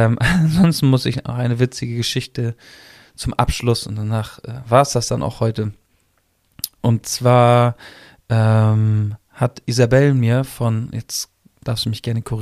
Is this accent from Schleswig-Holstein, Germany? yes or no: yes; Neumünster, Schleswig-Holstein, Germany; Hatten wir früher auch, bei uns in Neumünster gab es so einen Laden